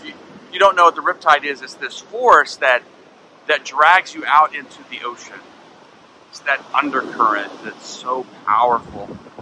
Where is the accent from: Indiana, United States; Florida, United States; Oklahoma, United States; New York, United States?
Oklahoma, United States; In my home state of Oklahoma, where I grew up, there was this little Washita River, very small river.